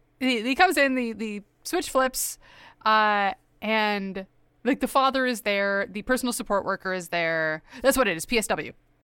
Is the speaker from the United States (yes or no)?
no; Canada; I'm Canadian.